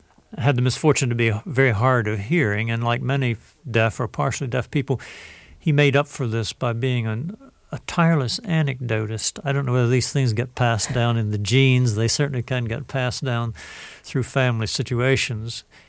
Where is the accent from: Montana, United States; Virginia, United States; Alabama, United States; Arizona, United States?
Virginia, United States; growing up in the Tidewater Marshes in a quite small town